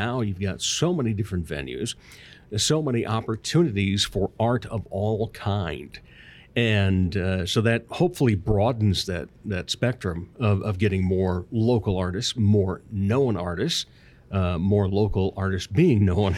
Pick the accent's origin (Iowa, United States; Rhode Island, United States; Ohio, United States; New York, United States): Iowa, United States; Rock Rapids; now in Sioux Falls, United States; I grew up down in Rock Rapids. Sioux Falls was the big city to come to. And now living here for a quarter century